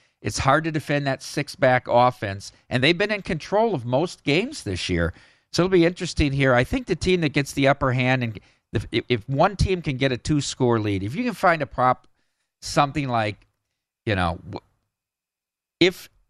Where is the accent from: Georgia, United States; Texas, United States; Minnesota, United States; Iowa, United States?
Iowa, United States; Obviously, I'm from Iowa. He went to Iowa State.